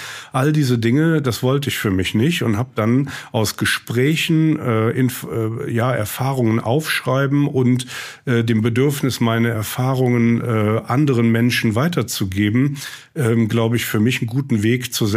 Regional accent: Brühl, North Rhine-Westphalia, Germany; Dann bin ich mit dem Auto in Brühl, meine Heimatstadt, am Bahnhof vorbeigefahren.

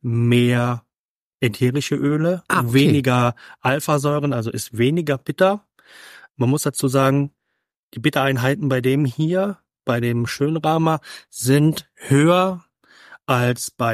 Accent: Merzig, Saarland, Germany; born there; now in Nonnweiler, Germany; ich bin 40 plus, bin gebürtig aus Merzig und lebe aber seit knapp 10 Jahren im Norden des Saarlandes in Nonnweiler.

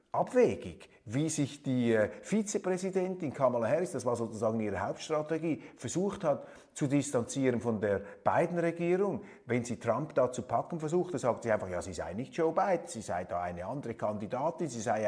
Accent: Switzerland; Da müssen wir immer wieder dankbar sein als Schweizer, dass wir solche Firmen haben.

